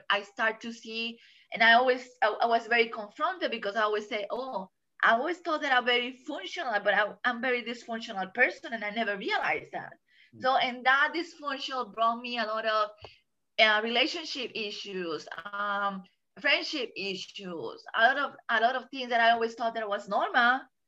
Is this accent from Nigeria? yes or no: no; Puerto Rico; moved away; So I'm from Puerto Rico. I'm Puerto Rican. So I just came here 6 years.